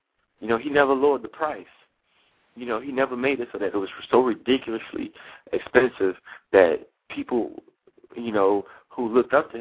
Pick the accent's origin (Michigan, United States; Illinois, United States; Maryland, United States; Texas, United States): Illinois, United States; Chicago; And I grew up in Chicago during the 80s and early 90s. I was on the south side of Chicago at that time